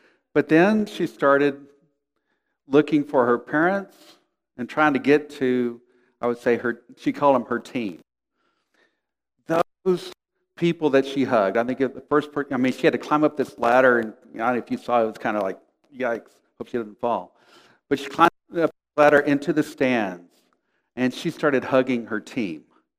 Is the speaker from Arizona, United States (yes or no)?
no; San Antonio, Texas, United States; But not to brag, we're from San Antonio. While we were living in San Antonio, the San Antonio Spurs won 5 NBA titles.